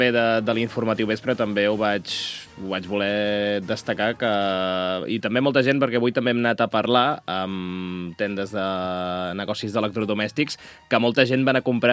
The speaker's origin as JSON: {"language": "Catalan", "town": "Castellví de la Marca", "region": "Catalonia", "country": "Spain", "said": "De la Múnia, de Castellví de la Marca, per allà a les 10 de la nit."}